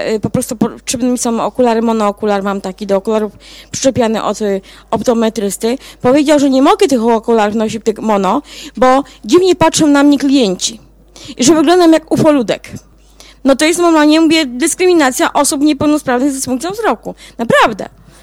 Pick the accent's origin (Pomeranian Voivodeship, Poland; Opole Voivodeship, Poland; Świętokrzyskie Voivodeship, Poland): Świętokrzyskie Voivodeship, Poland; Kielce; jestem z Kielc